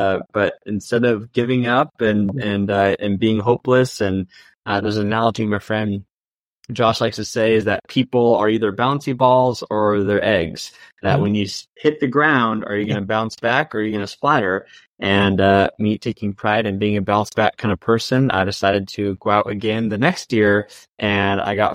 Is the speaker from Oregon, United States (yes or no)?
yes; Oregon, United States; now in New York, United States; And I hail from New York, originally from Oregon